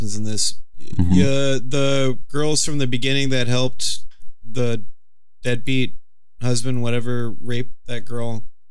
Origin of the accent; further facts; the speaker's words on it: United States; It's just hard because I'm not, you know, we're very American, so we have a hard time.